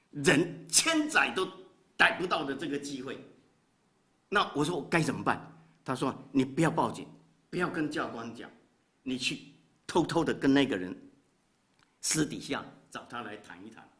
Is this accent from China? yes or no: no; Taiwan; 我是从台湾来的，啊，50多年前